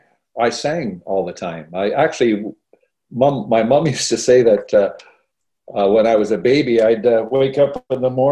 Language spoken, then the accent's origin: English; Durham, Ontario, Canada; also born or lived in Owen Sound; I was born in Owen Sound, 1949, October the 1st. We lived there. I still have quite a few relatives in Owen Sound, and we lived there for about a year, and then we moved to Durham, Ontario, a little town.